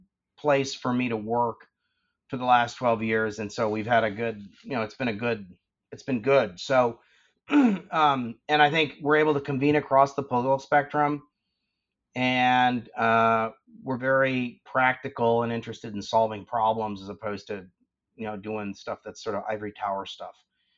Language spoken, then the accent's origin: English; New York, United States; I grew up in New York. I went to Dartmouth. I learned Spanish in college, and I studied overseas in college